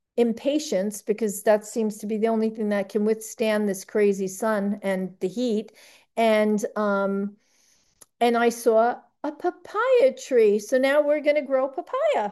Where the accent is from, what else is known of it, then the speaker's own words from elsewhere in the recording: New York, United States; I'm from New York, so yeah, we don't get that kind of food down here